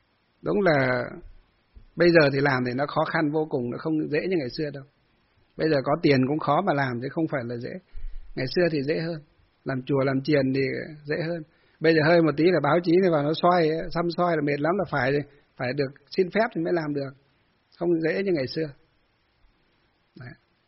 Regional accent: Hòa Bình, Vietnam; vì tôi là người Mường, thì cảm hóa người Mường theo Phật ở Minh Quang này hay như ở trong quê ấy, Hòa Bình thì dễ.

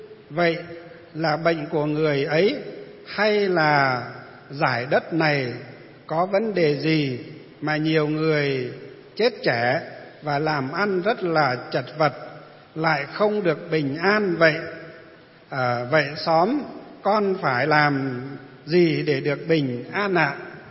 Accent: Kim Bôi, Hòa Bình, Vietnam; quê của tôi ngày xưa là Kim Bôi, bây giờ mới về Lương Sơn

